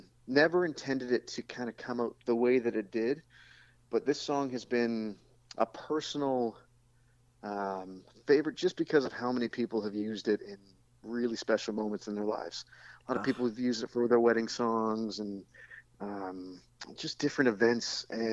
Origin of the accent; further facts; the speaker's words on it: Vancouver, British Columbia, Canada; My hometown in Vancouver after that.